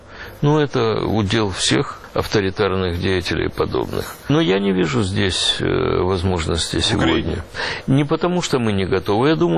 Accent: Ukraine; Мы, украинцы, бросились, так же, как белорусы

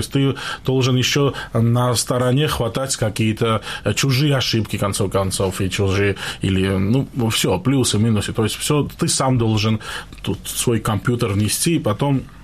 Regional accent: Georgia; мы больше грузины, которые здесь живут

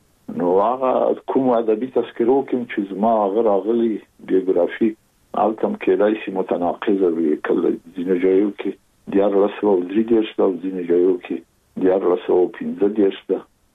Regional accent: Kabul, Afghanistan; born there; زه زېږېدلی په کابل کې یم. د کابل په چاګي کې ګزارګاه پله ته ورڅېرمه، او کلی د ښکلا خان کلا. هلته زه زېږېدلی یم، خو یو درې یا څلور کاله وروسته زما کورنۍ بیا د مراد خان ته کډه شوې ده، چې هلته د پدري کلا ده.

